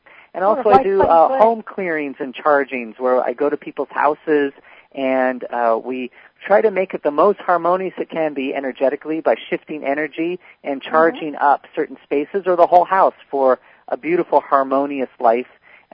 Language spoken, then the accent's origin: English; Seattle, Washington, United States; now in California, United States; I grew up in Seattle. My mom and dad both grew up in Seattle.